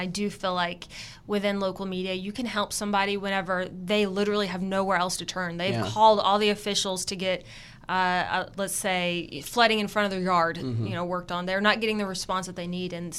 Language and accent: English; Oklahoma City, Oklahoma, United States; And I'm from Oklahoma City.